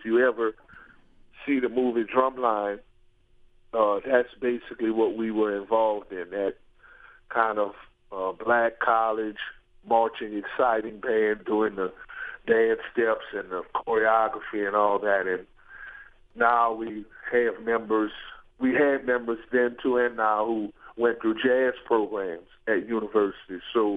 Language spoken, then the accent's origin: English; New Orleans, Louisiana, United States; It's really something we were trained in from kids and growing up in New Orleans.